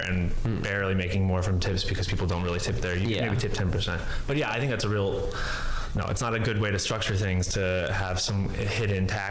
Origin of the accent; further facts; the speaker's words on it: Detroit, Michigan, United States; I am from Detroit.